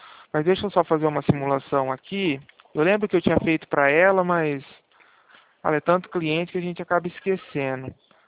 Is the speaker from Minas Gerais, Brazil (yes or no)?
no; São Paulo, Brazil; eu sou do interior de São Paulo.